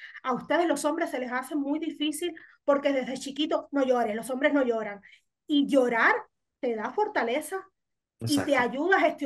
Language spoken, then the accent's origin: Spanish; Cuba; Porque es muy propia de nosotros los cubanos.